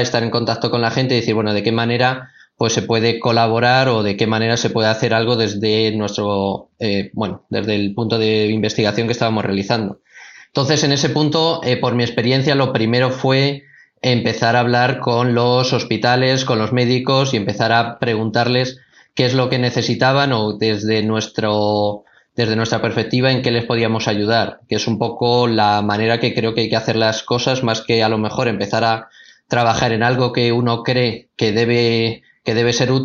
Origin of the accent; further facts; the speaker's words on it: Cuenca, Castilla-La Mancha, Spain; born there; yo nací en Cuenca, en España